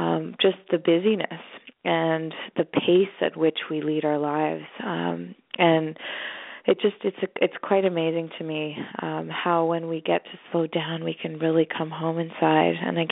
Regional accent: Canada; although I'm Canadian

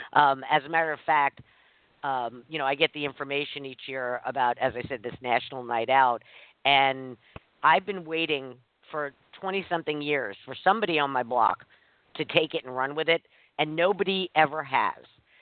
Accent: New York City, New York, United States; I grew up in New York City, and when I grew up there, we had they walked a beat

